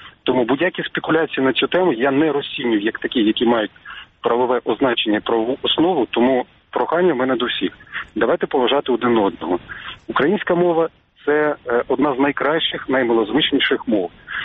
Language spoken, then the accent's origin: Ukrainian; Mykolaiv, Mykolaiv Oblast, Ukraine; Я народився на півдні, і я пишаюся тим, що я миколаївець.